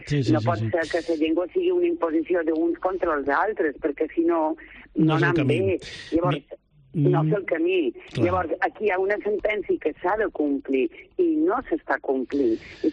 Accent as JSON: {"language": "Catalan", "region": "Balearic Islands", "country": "Spain", "said": "jo som mallorquina, jo he governat a Mallorca, jo he estat vicepresidenta de la meva terra"}